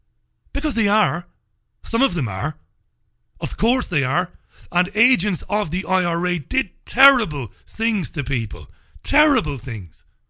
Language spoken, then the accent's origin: English; Waterford, Munster, Ireland; growing up in Waterford City in Ireland, which might as well have been a million miles away